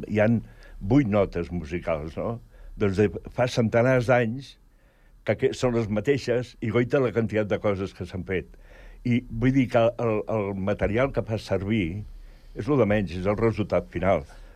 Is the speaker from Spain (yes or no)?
yes; Sant Cugat, Catalonia, Spain; qui no sàpiga que soc de Sant Cugat